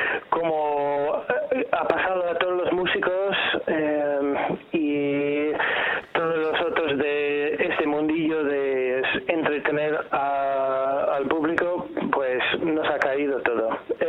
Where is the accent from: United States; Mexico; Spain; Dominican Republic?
United States; Ahí, yo, que soy de Estados Unidos, el cantante principal y compositor de la mayoría de los temas